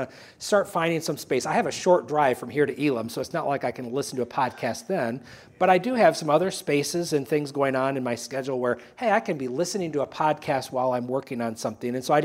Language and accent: English; Sterling, Illinois, United States; When I was young and I grew up in Sterling and attended Sterling First Church, the Nazarene, Pastor Kim Smith was my pastor.